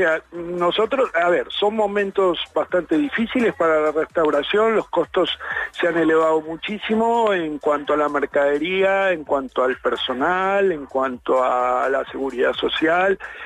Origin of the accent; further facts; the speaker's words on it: Argentina; se nota que soy argentino. Toda mi vida trabajé en Argentina en turismo y más en la parte de hoteles